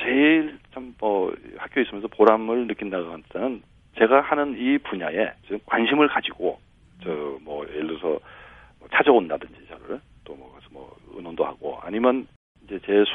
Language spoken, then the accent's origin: Korean; South Korea; 저도 이제 결국 한국 사람으로서